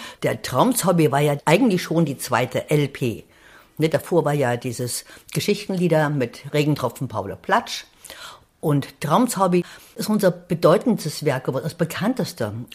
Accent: Thuringia, Germany; Und dann meine Kindheit im Thüringer Wald.

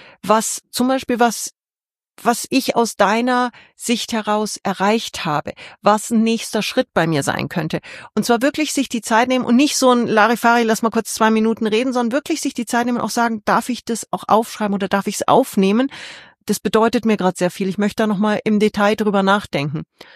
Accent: Munich, Bavaria, Germany; born there; Geboren in München als eineiger Zwilling in sehr bescheidenen Verhältnissen

